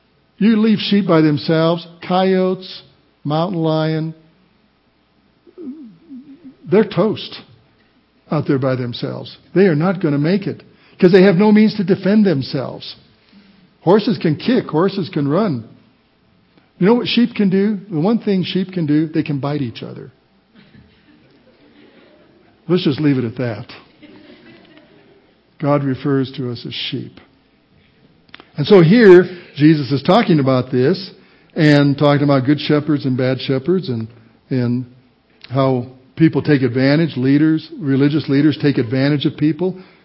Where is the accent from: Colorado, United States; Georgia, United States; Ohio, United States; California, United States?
Colorado, United States; Walsenburg; I come from Walsenburg, Colorado. There are a lot of herds of sheep in Walsenburg, Colorado.